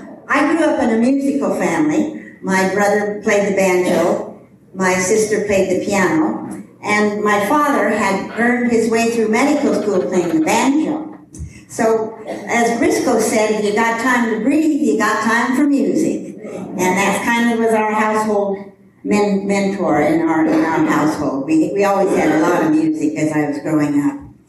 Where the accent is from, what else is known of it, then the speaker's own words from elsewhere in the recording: Greeley, Colorado, United States; Greeley, Colorado. It's a little town that's between Denver and Cheyenne, and it's kind of like a Mayberry kind of town.